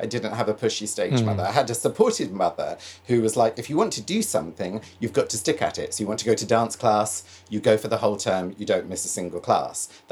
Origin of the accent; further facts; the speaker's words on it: Canterbury, South East England, United Kingdom; now in London, United Kingdom; I grew up just outside Canterbury. And yes, I came to London